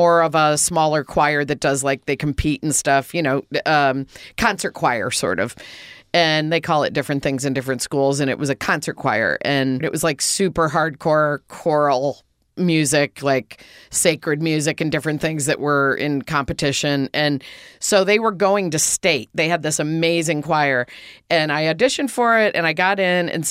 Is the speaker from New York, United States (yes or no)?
no; Florida, United States; So I grew up in Central Florida as a teenager, and it's really fun there as a teenager.